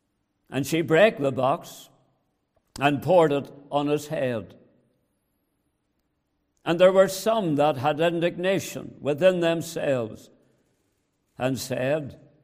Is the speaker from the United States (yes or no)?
no; Northern Ireland, United Kingdom; now in Canada; We've been in Canada a total of 31 years. But I'm still an Ulster man, I'm not a Canadian. And it's good to be back home in Ulster once again.